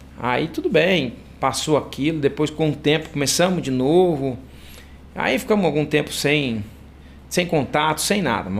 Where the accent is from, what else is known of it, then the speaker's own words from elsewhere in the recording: Cássia, Minas Gerais, Brazil; born there; Cássia, Minas Cássia. Gerais, onde eu nasci, cidade maravilhosa.